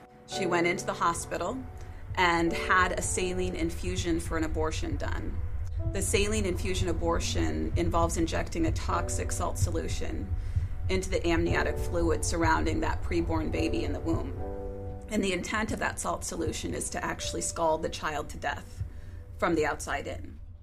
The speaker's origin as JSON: {"language": "English", "town": "Sioux City", "region": "Iowa", "country": "United States", "tie": "born there", "said": "I was born in August of 1977 in Sioux City, Iowa."}